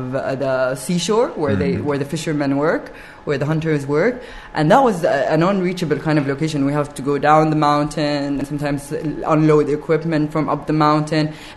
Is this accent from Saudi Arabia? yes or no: yes; Jeddah, Makkah Province, Saudi Arabia; I'm from Jeddah, okay. Saudi Arabia. So I really want to, you know, be very honest about the society I grew up in.